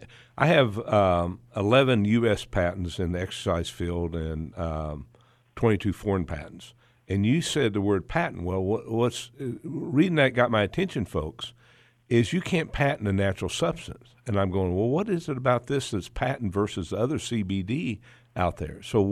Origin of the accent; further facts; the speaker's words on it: Woodward, Oklahoma, United States; Yeah, I grew up in Woodward, Oklahoma, and I think along the Canadian River I would see that.